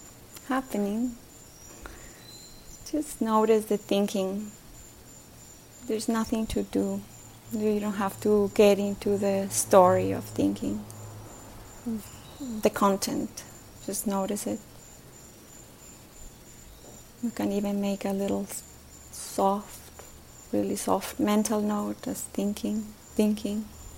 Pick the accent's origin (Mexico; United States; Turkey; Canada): Mexico; I'm from Mexico. I'm actually in Mexico right now